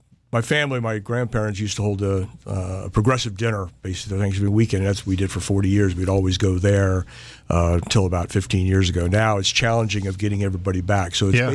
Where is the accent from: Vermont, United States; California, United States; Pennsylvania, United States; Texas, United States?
California, United States; I went back to the West Coast, where I grew up in California most of my life.